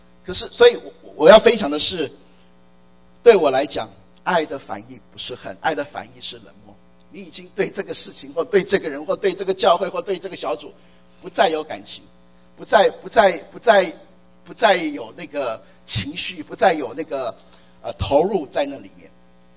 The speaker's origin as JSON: {"language": "Chinese", "country": "Taiwan", "said": "我是从台湾来的，所以我学繁体字很习惯繁体字的爱。"}